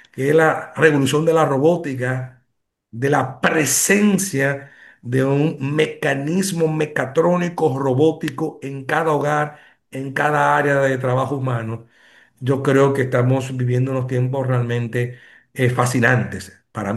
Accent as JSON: {"language": "Spanish", "country": "Dominican Republic"}